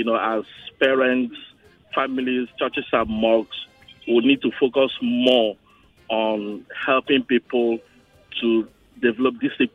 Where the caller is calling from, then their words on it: Ikeja, Lagos, Nigeria; We're calling from Ikeja.